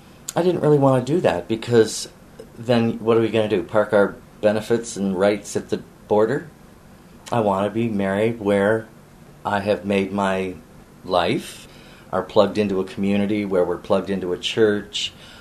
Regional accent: Midwest, United States; moved away as an adult; Although I was raised in the Midwest, I moved to Maine when I was 19 and lived there for a couple years before I met Dave

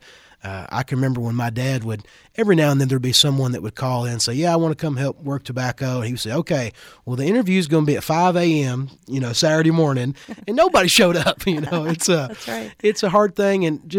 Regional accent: Kentucky, United States; But it was opposed in my home state of Kentucky, the Kentucky Farm Bureau, and a lot of Southern states.

